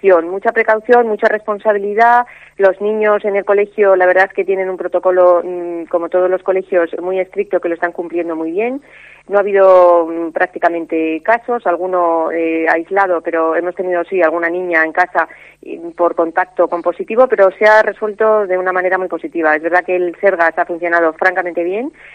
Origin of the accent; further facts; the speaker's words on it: Madrid, Community of Madrid, Spain; yo soy de fuera, soy de Madrid y normalmente pasamos la Nochebuena y Navidad siempre en casa de mis padres de Madrid.